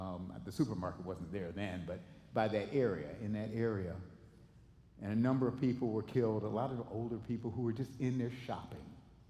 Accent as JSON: {"language": "English", "town": "Buffalo", "region": "New York", "country": "United States", "tie": "born or raised there", "said": "Buffalo and grew up there where Daddy was a parish priest at St. Philip's Church in Buffalo there. And growing up in Buffalo, in 1960, when the old AFL came into being, I became a Buffalo Bills fan."}